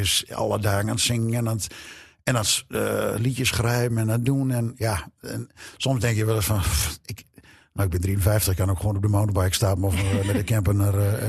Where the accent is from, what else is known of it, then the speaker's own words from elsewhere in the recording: Odoornerveen, Drenthe, Netherlands; Ja, nou, ik ben opgegroeid in Oudoornveen.